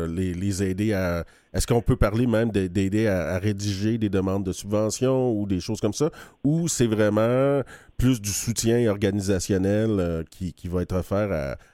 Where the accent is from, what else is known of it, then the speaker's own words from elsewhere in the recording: Val-d'Or, Quebec, Canada; Je viens de Val-d'Or, puis c'est là que j'ai commencé à militer avec le centre d'amitié autochtone à Val-d'Or